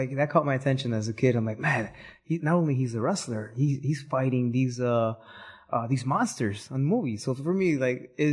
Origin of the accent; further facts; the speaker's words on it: Chicago, Illinois, United States; also born or lived in Mexico City, Mexico; Well, I was born in Chicago. Then I moved back to Mexico City for about five and a half years. Then went back to Chicago.